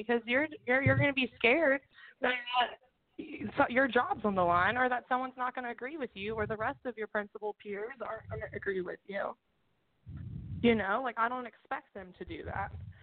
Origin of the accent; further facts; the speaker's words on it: North Carolina, United States; Okay, well, I grew up in Durham County. So I was a student myself in Durham County Schools.